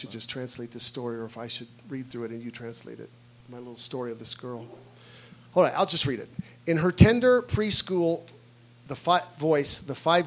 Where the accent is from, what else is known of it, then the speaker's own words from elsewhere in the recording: United States; But I am an American white male.